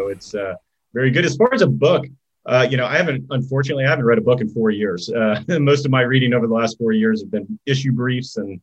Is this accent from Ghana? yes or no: no; Texas, United States; I grew up in Texas, so I'm partial to country music.